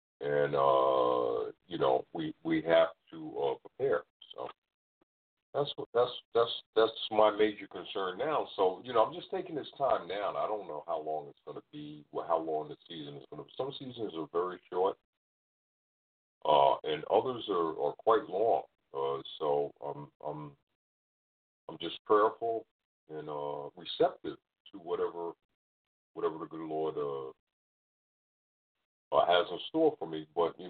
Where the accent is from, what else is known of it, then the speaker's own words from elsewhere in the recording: New York City, New York, United States; I grew up in New York City, suburbs thereof, and went to college in New York